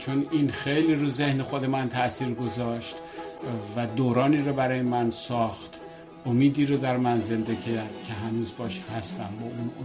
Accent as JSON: {"language": "Persian", "country": "Iran", "said": "برای اینکه من ایرانی هستم"}